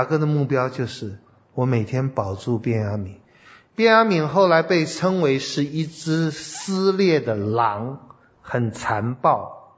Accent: China; 我们中国人不会说老人独守空闺啊

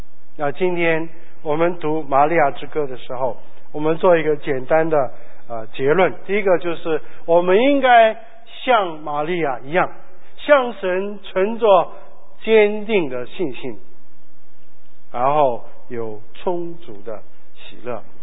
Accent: Guangdong, China; 像你知道我们广东人的个子比较小

